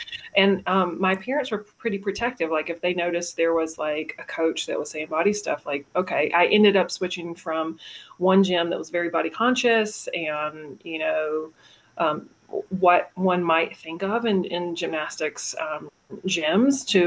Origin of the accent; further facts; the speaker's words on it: North Carolina, United States; now in Las Vegas, United States; I grew up in North Carolina. I currently live in Las Vegas.